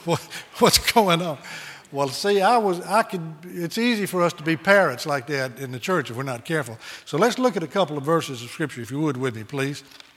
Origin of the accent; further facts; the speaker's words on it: Forest, Mississippi, United States; I grew up in Forest, Mississippi, which is about halfway between Jackson and Meridian on now I-20, then Highway 80, little grocery store right there on the highway.